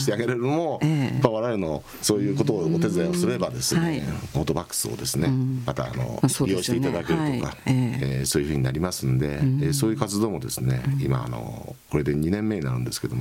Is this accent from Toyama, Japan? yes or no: yes; Toyama, Japan; やっぱり富山人だからだと思うんですよ、うん、まあ、やっぱそれしかないですよね、富山で生まれてい